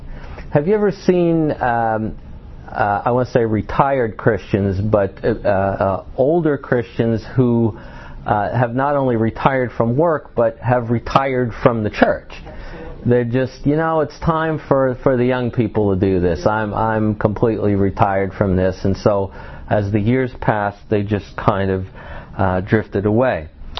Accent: New York, United States; I grew up in New York, and my mother would often take us to the beach on the south shore of Long Island.

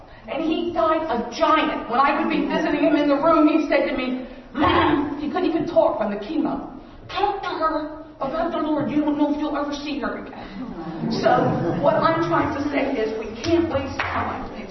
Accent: New Jersey, United States; I'm new here visiting, as I do love your church. I'm from New Jersey.

